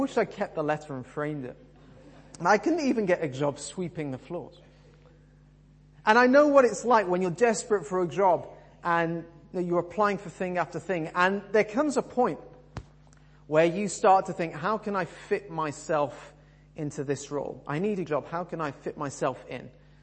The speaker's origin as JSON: {"language": "English", "region": "England", "country": "United Kingdom", "said": "When we first moved down to what we call the South, we're both from the Midlands, we were in York at the time"}